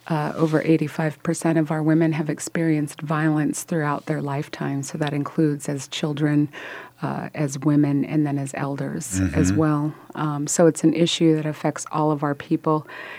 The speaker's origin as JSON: {"language": "English", "region": "Alaska", "country": "United States", "said": "I am Tlingit from Southeast Alaska, and Sisseton Wahpeton Dakota from Sisseton Wahpeton Oyate."}